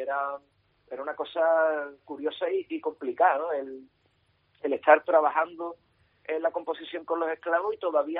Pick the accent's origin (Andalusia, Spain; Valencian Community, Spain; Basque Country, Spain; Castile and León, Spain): Andalusia, Spain; San Fernando; Yo empiezo en San Fernando, porque yo soy de allí, de San Fernando, y empecé allí con un grupo de amigos desde infantiles.